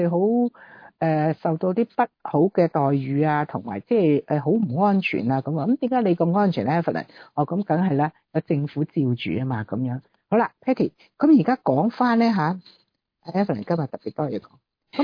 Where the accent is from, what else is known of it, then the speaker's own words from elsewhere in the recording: Guangdong, China; 因為我哋廣東人咧就學國語咧都容易啊嘛